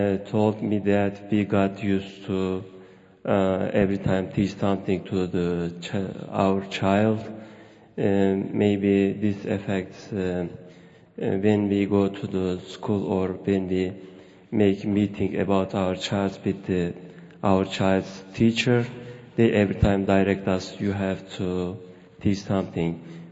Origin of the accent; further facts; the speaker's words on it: Turkey; English is a second language; from Turkey. I want to explain, my language is not enough, but I want to do my best.